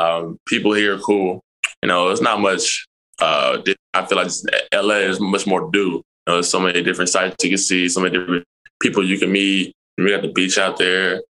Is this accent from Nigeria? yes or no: yes; Nigeria; I'm a Nigerian, strong, Nigerian proud.